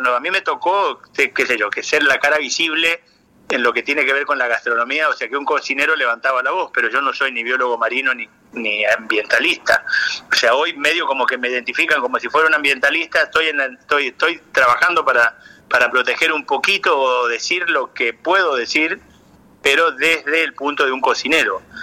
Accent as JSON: {"language": "Spanish", "region": "San Juan", "country": "Argentina", "tie": "born there", "said": "Yo soy nacido en San Juan."}